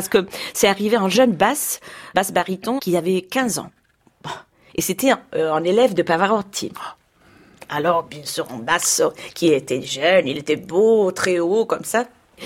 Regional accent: Rome, Lazio, Italy; born there; Je suis née à Rome le 4 juin 1966.

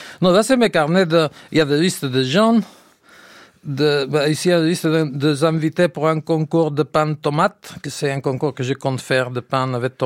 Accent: Spain; first language Catalan; French is a second language; Si j'écrivais en catalan, que c'est ma langue maternelle, je me sentirais obligé à faire quelque chose de sérieux ou de bon.

